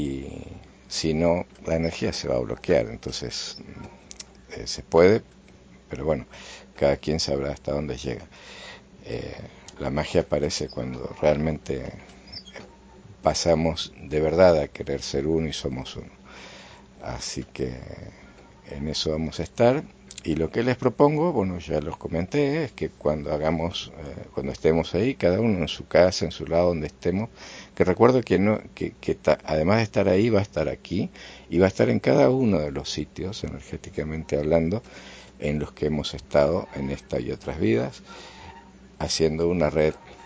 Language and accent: Spanish; Buenos Aires, Argentina; born there; yo nací en Buenos Aires, aunque no lo parezca, soy porteño